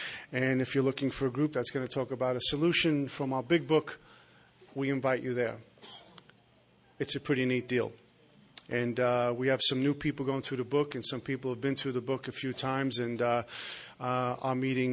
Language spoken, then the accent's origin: English; Brooklyn, New York, United States; I'm from Brooklyn. But, yeah, I did move out here about 6 months ago